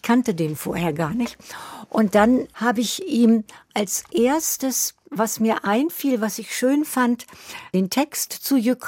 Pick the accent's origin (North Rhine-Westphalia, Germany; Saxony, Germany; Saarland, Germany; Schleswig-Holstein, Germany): North Rhine-Westphalia, Germany; Also ich bin ja bei Köln aufgewachsen